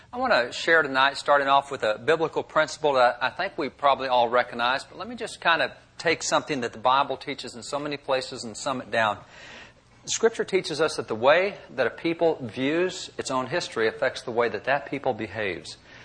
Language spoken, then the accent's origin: English; United States; I mean, growing up in America, I was very much into math and science, not history at all.